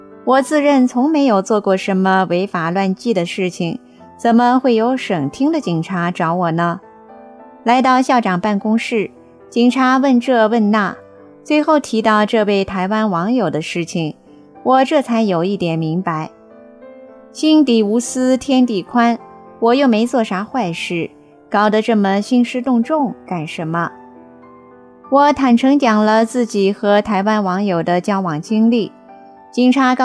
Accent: China; 在网上我邀请他来大陆游玩时，一定要到我的家乡见见面

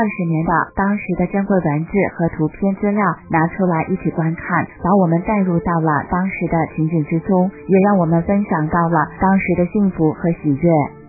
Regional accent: Wuhan, Hubei, China; 我感到我们武汉人特别幸运

